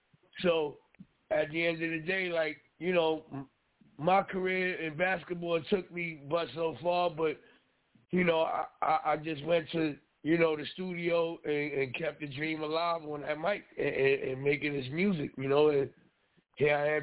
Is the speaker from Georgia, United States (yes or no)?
no; Brownsville, New York, United States; We come from Brownsville. I'm from, you know, Brownsville. I grew up with Mike Tyson. I grew up with Shannon Briggs. I grew up with Riddick Bowe. We all, you know, from the same area.